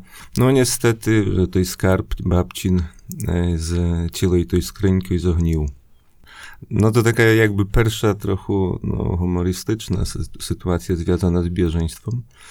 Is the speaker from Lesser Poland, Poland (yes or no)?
no; Koszyle, Podlaskie Voivodeship, Poland; bo ja pochodzę z wioski Koszylie, to jest w gminie Worla, niedaleko Bielska Podlaskiego.